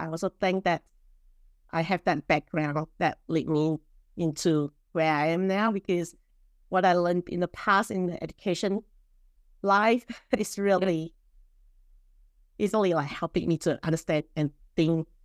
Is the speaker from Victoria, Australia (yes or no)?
yes; Melbourne, Victoria, Australia; I'm from Melbourne and online business manager.